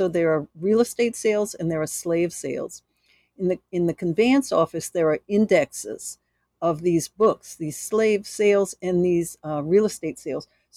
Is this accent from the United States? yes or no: yes; New Orleans, Louisiana, United States; I'm from New Orleans